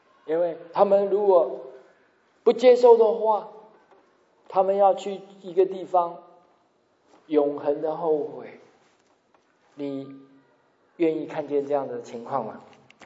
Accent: China; 我们中国人都不太谈死亡啊

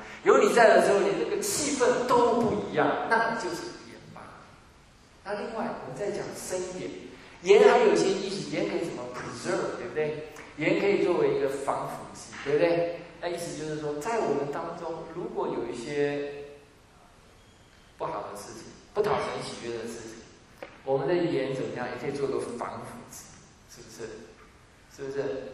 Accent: Taiwan; now in United States; 我从一个台湾的背景来到美国的时候，我真的吓坏了。

